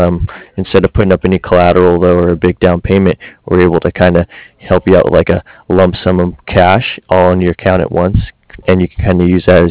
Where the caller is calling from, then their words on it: California, United States; Oh, actually, no. That would be kind of challenging for us. We're out over here in Southern California.